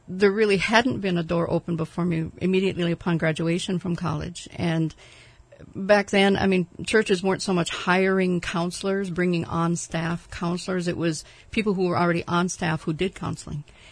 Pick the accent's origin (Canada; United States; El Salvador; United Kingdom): United States; Minnesota; growing up in Minnesota, I'd never seen the ocean until I graduated from high school. Okay, we had 10,000 lakes, but no oceans, no mountains.